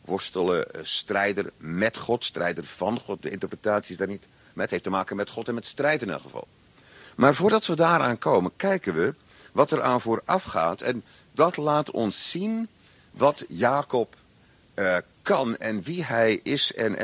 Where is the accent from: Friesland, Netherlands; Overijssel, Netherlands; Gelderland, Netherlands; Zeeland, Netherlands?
Zeeland, Netherlands; Krabbendijke; ik kom uit Zeeland, plaats Krabbendijke. Toen ik daar op de school zat van de gereformeerde gemeente, de Julianenschool